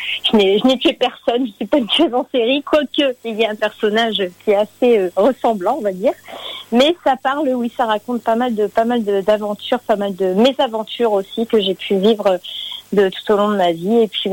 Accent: Boulogne-sur-Mer, Hauts-de-France, France; parce que je suis originaire de Boulogne-sur-Mer.

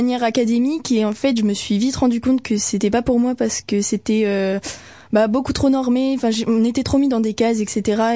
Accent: Lille, Hauts-de-France, France; Alors moi à la base je suis de Lille

